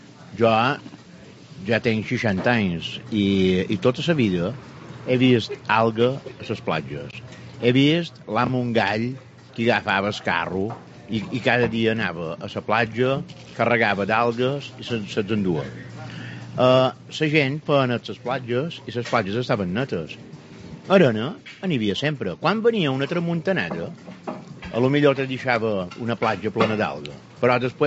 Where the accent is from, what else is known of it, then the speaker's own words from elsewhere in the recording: Balearic Islands, Spain; Jo som de Menorca i no dono el primer puesto a ningú.